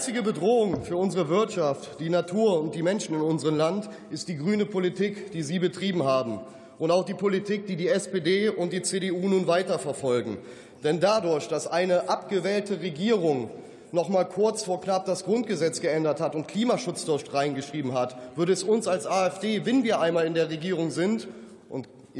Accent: North Rhine-Westphalia, Germany; Und ich bleibe jetzt auch mal in Kölle. Bei uns im Rheinland wird das Wort Dröge, also Drüsch, erklärt

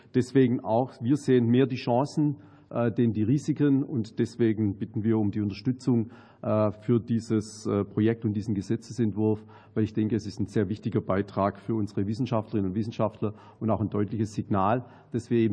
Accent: Baden-Württemberg, Germany; ich hätte schon fast gesagt, als Schwabe für Schnäpple

